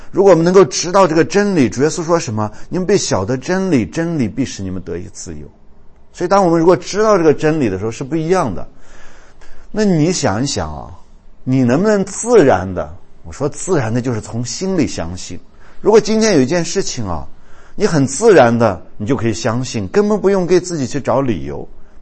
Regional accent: China; 所以呢我们中国人好像基本上也能够相信这一点啊

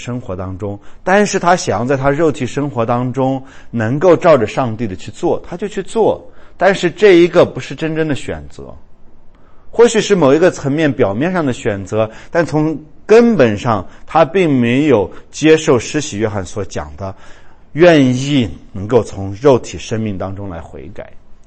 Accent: China; 我们中国人啊，最在乎面子了。

